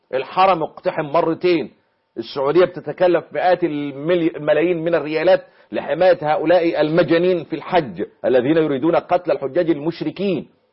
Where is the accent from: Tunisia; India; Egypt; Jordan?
Egypt; احنا من مصر